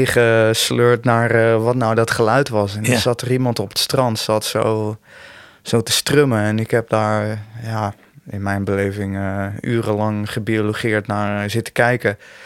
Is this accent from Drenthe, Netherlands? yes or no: no; Vlissingen, Zeeland, Netherlands; Ik kom uit Vlissingen, maar ik ben in Rotterdam geboren.